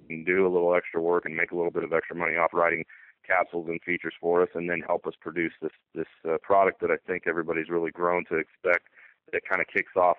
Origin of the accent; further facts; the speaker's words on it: Smith Center, Kansas, United States; growing up in Smith Center and having the good fortune of getting to play for Coach Roger Barter there